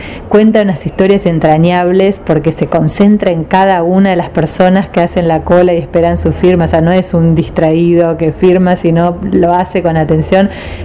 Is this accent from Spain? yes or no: no; Buenos Aires, Argentina; y nos enseña a nosotros como porteños que, bueno, hay otras culturas